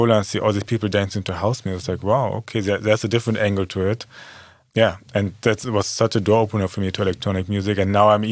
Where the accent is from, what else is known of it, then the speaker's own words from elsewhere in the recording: Berlin, Germany; I mean, I grew up in Berlin. I always saw the Love Parade.